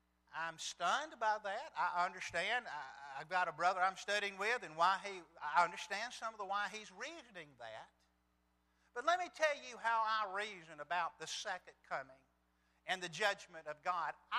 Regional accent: Birmingham, Alabama, United States; Particularly if you understood I grew up in West End in Birmingham.

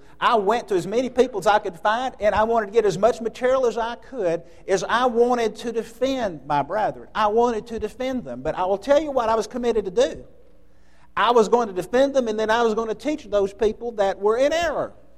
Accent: Birmingham, Alabama, United States; I grew up in the Huffman area of Birmingham, and I would attend the Huffman Church of Christ when I'd come back in town.

